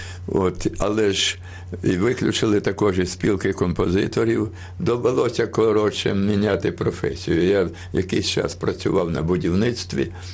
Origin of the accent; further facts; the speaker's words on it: Kyiv, Ukraine; я сам народився в Києві, ріс і навчався в Києві